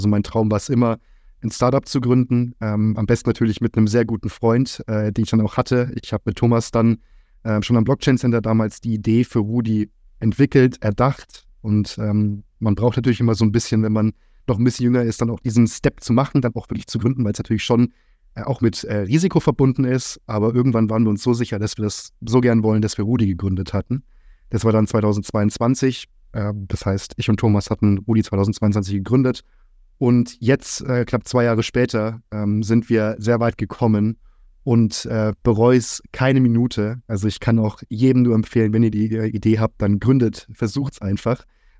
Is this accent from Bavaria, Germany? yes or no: yes; Bavaria, Germany; now in Frankfurt, Germany; bin 30 Jahre alt, bin aus Frankfurt oder wohne in Frankfurt, komme gebürtig aus Bayern, aus Franken